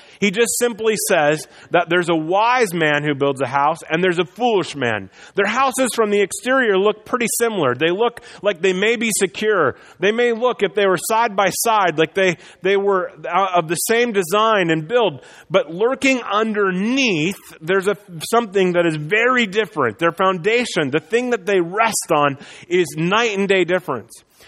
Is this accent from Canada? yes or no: no; Midwest, United States; I don't know how many of you have been paying attention, but I grew up in the Midwest.